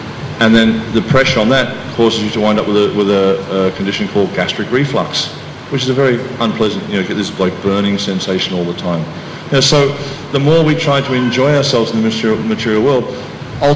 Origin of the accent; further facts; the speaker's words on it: Australia; As I mentioned, you know, I come from Australia